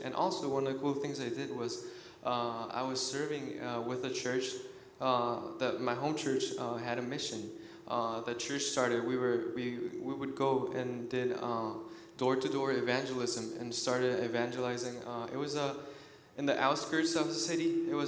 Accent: Lima, Peru; I'm from Lima, Peru. I grew up, I was born and raised in Lima, Peru. Went to a Christian church, Christian home

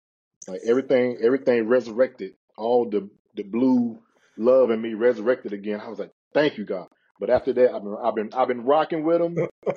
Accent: North Carolina, United States; So first of all, I'm from North Carolina. I'm not even from New York, New Jersey. I'm from North Carolina.

